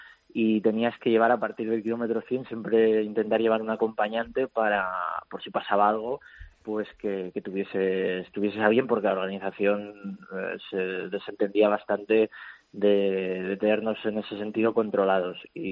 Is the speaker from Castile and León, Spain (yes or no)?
yes; Aranda de Duero, Castile and León, Spain; además yo soy de Aranda de Duero, de Burgos